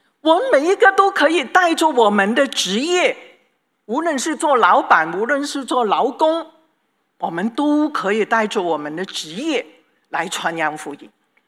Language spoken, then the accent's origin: Chinese; China; 看见我们中国人呢就说你是不是跟过李小龙呢，我就说我没有